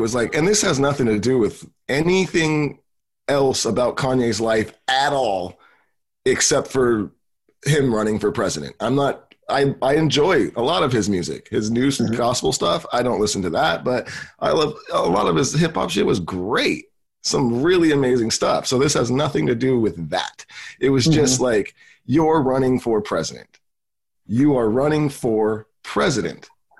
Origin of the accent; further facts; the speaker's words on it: California, United States; And I'm just like, yeah, I'm from California.